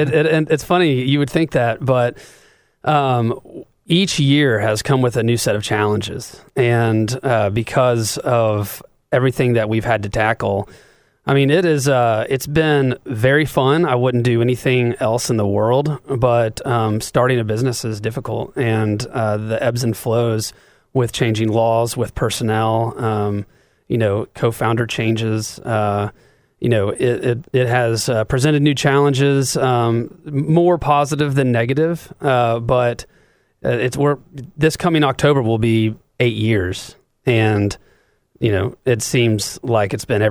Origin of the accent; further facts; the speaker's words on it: Chattanooga, Tennessee, United States; I was born and raised here in Chattanooga.